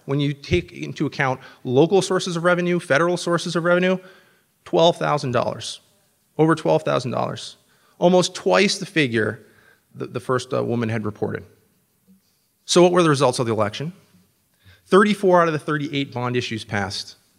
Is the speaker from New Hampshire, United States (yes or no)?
yes; New Hampshire, United States; This is a tactic that's been tried in a number of states, including my home state of New Hampshire.